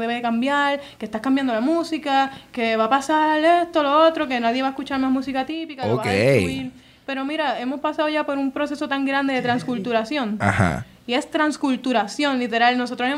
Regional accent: Morovis, Puerto Rico; soy de Morovis, así que por allá estuve un ratito cogiendo clases de cuatro

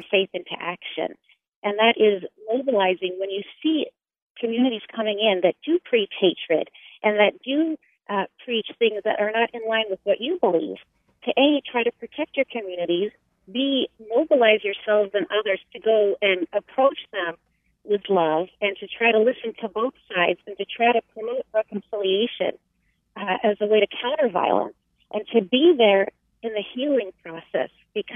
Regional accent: Florida, United States; I grew up in Florida, and I said, I don't want to replace you.

